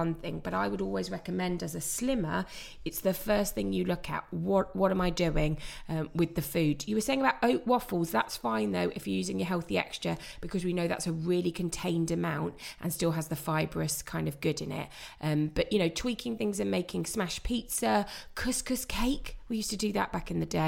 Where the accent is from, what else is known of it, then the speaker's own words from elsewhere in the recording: London, United Kingdom; I'm from London and we say lasagna.